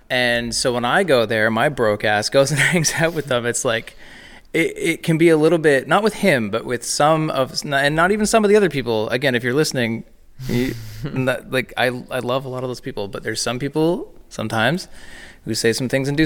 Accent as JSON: {"language": "English", "town": "Cobourg", "region": "Ontario", "country": "Canada", "tie": "born or raised there", "said": "in my hometown, it's Cobourg, Ontario. It's east of Toronto. It's a little town."}